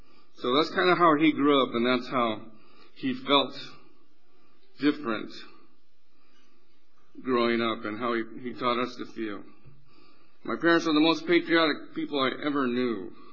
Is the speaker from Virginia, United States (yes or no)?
no; Stockton, California, United States; I come from Stockton, California. I was born and raised there. My mother was born there. We've been there a long time.